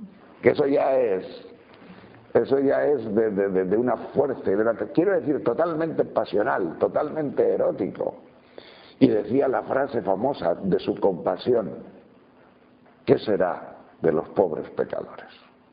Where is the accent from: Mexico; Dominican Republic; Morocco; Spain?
Spain; Tejerina, Castile and León; yo jamás en mi vida he visto en Tejerina, que es mi pueblo, algo que se parezca